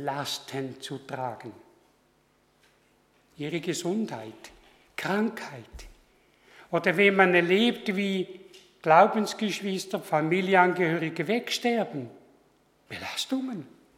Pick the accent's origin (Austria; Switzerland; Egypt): Switzerland; Bei uns in der Schweiz gibt es etwa 13 verschiedene Ameisenarten.